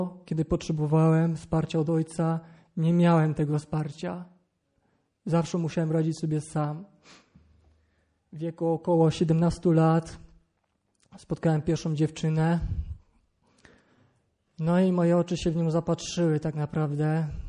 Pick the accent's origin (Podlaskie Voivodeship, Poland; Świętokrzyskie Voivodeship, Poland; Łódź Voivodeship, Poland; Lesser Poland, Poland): Świętokrzyskie Voivodeship, Poland; Dębina; mam 24 lata. Pochodzę ze wsi takiej między Włoszczową, może kojarzycie, Kielce, Jędrzejów. Taka mała wieś Dębina, węglaszyn Dębina.